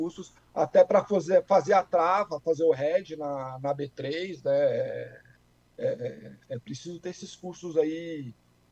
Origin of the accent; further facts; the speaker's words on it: São José do Rio Pardo, São Paulo, Brazil; É da minha terra lá, São José do Rio Pardo ali.